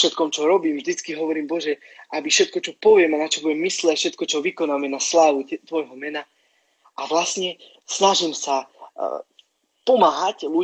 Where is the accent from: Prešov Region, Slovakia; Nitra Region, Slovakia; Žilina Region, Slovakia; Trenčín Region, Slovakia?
Nitra Region, Slovakia; Žitavany; also born or lived in Zlaté Moravce; tedy som býval teda v Moravce, lebo ja som akože pochádzam zo Žitavian, ale potom rozvode sme sa presťahovali do Moraviec. Takže tedy som býval tam.